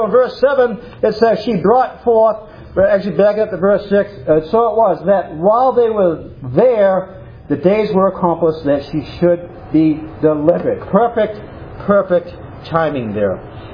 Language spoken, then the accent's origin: English; Newmarket, New Hampshire, United States; that's where I was born there, and actually born and raised in Newmarket, New Hampshire.